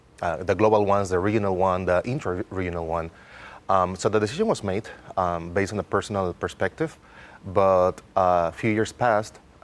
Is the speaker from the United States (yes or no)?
no; Panama; English is a second language; Good evening. … I'm from Panama.